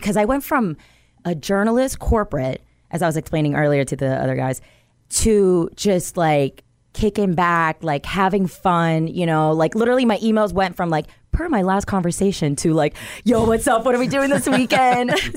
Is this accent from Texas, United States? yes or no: no; Florida, United States; I am originally from South Florida. So born and raised down there. My dad is Cuban. My mom is Panama. Yes, I speak Spanish también.